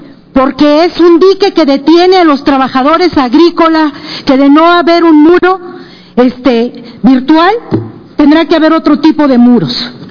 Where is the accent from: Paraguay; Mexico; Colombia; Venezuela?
Mexico; habiéndonos preparado primero como productores y después como mexicanos